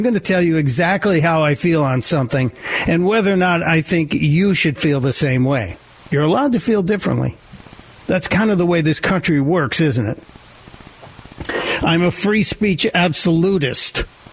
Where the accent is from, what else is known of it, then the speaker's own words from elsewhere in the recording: Chicago, Illinois, United States; because I'm a Chicagoan by birth. I grew up in Chicago and was raised on the south side.